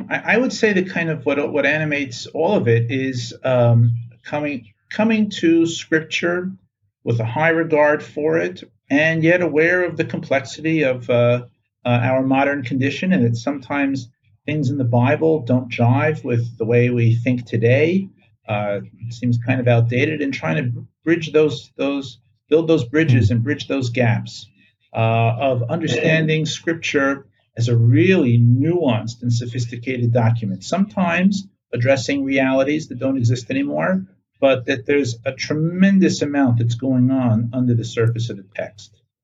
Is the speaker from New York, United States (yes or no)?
yes; New York, United States; moved away as an adult; now in Israel; Oh, I'm from the Riverdale section of the Bronx, just north of Manhattan.